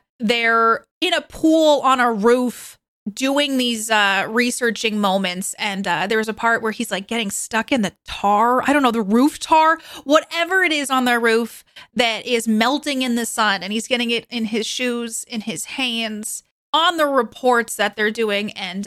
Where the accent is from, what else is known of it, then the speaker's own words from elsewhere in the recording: New York City, New York, United States; They are talking about New York City. I grew up in New York, and how they want to go to the beach. And they're like, we go to Jones Beach, which I grew up near Jones Beach.